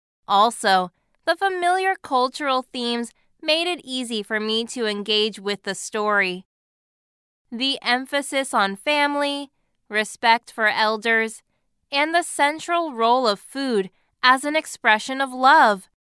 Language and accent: English; Philippines; I am from the Philippines, and I am a big fan of K-drama. My first encounter was about 4 years ago when I was 15.